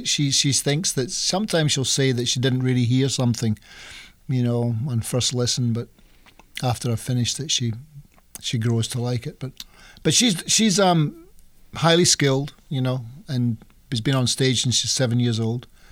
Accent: Scotland, United Kingdom; I grew up in Scotland, and of course, I've supported Rangers because I was brought up a Protestant

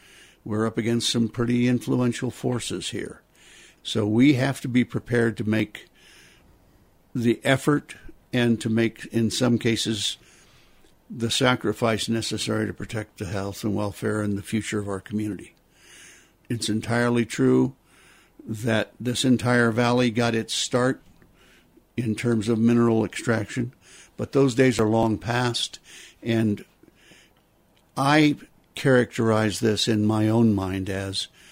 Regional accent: Glenwood Springs, Colorado, United States; as a native son of Glenwood, having been born and raised in Glenwood Springs, and I'm now 71 years old

